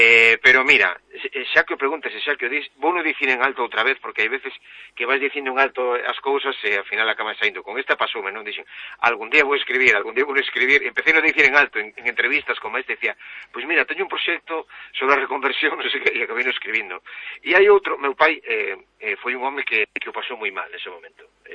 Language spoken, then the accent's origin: Galician; Domaio, Galicia, Spain; en Domaio, na miña parroquia, montaron un campo de golf